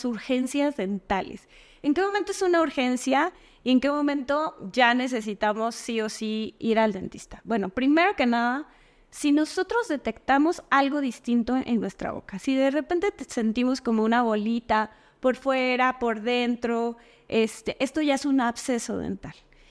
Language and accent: Spanish; Mexico; Yo sé que podemos aguantar, somos mexicanos y todo lo que tú quieras, ¿no?